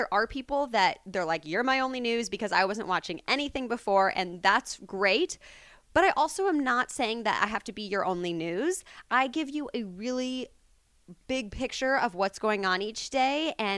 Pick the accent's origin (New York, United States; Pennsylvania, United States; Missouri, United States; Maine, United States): Missouri, United States; Kansas City; I went to Indiana University after growing up in Kansas City.